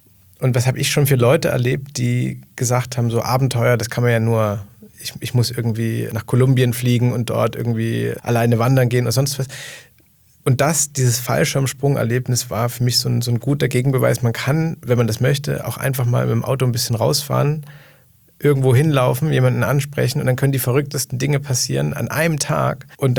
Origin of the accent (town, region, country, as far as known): Saxony, Germany